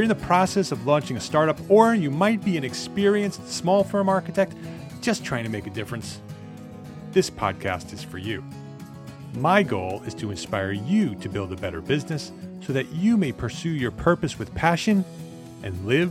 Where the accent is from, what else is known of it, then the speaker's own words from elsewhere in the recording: Paramus, New Jersey, United States; I grew up in Paramus. Did you know that?